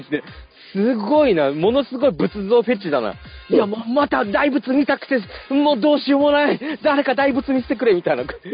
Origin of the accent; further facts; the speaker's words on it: Fukushima, Japan; 田舎に住んでるね、地元の福島に住んでる、もう年老いたお父さんからね